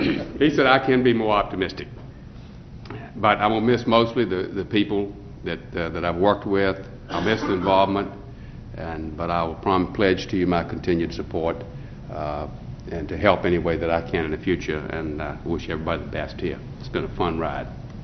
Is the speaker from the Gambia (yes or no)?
no; Petersburg, Virginia, United States; I grew up in Petersburg.